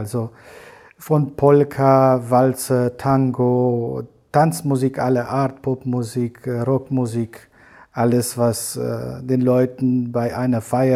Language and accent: German; Transylvania, Romania; Also ich komme ursprünglich aus Siebenbürgen, aus Rumänien.